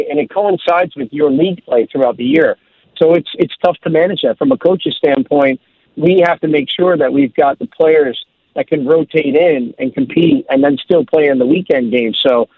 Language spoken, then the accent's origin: English; New Jersey, United States; When I grew up in Jersey, I go across on the PATH train and watch hockey